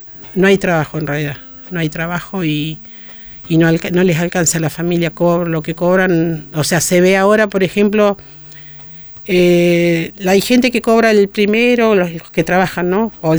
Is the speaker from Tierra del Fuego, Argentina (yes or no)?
no; Buenos Aires, Argentina; also born or lived in Entre Ríos; Yo nací en Entre Ríos, me crié allá con mi abuela y después me trajeron a Buenos Aires y bueno, me quedé acá y crecí acá.